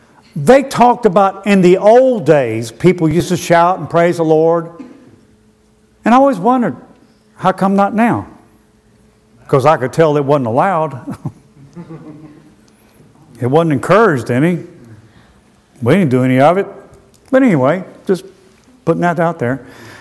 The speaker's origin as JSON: {"language": "English", "region": "the South", "country": "United States", "said": "Again, and see, I'm from the South."}